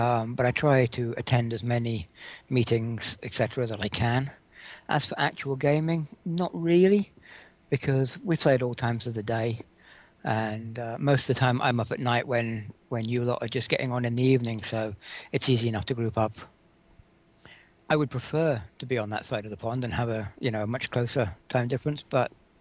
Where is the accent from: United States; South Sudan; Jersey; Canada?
Jersey; No, which is not New Jersey. It's the Jersey that New Jersey was named after.